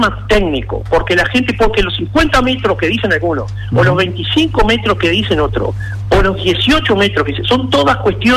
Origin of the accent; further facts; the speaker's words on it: Tararira, Colonia, Uruguay; mañana se va a hacer el de mi pueblo, Tararira.